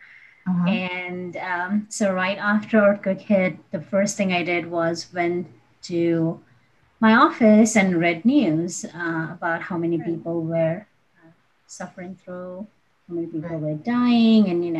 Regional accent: Kathmandu, Bagmati, Nepal; I'm originally from Nepal. I was born in Kathmandu and raised there.

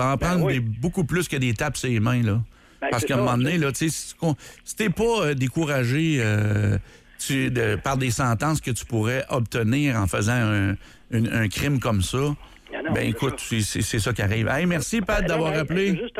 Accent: Canada; Moi, je suis pas un Québécois péquiste, je suis un Canadien.

